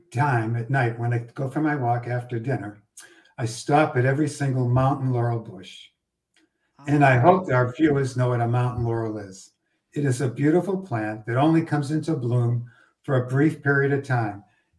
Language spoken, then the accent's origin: English; Bridgewater, Massachusetts, United States; I was today, you know, I grew up in Bridgewater, Mass.